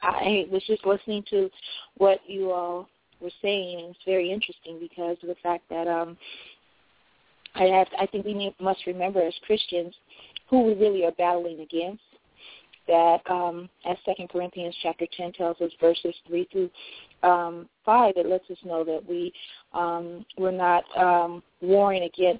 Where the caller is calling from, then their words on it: San Bernardino, California, United States; I'm calling from San Bernardino.